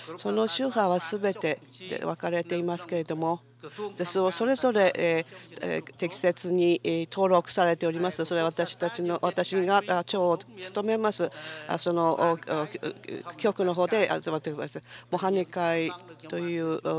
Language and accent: Japanese; Thailand; タイから来たものですけれども、お二人の隣国のものですけれども